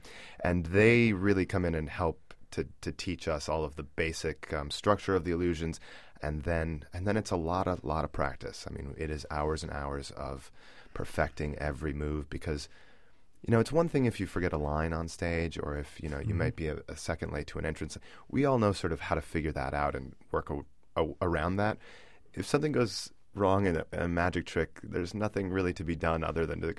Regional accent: Minnesota, United States; also born or lived in New York; I was living in New York. For about 5 years prior to this, and I grew up in Minnesota.

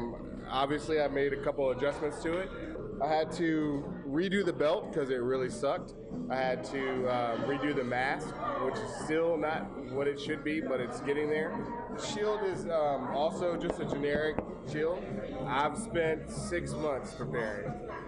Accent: Atlanta, Georgia, United States; I'm from Atlanta.

